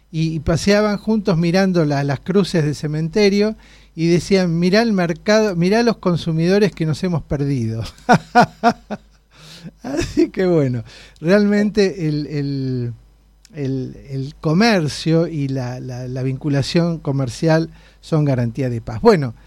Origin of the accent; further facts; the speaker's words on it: Argentina; A nosotros como ciudadanos argentinos no nos importa quién gane una elección u otra